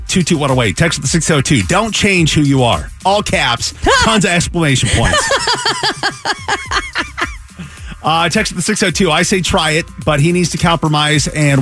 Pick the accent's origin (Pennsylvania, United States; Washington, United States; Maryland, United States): Washington, United States; Seattle; we grew up in the Pacific Northwest. I grew up in the Seattle area.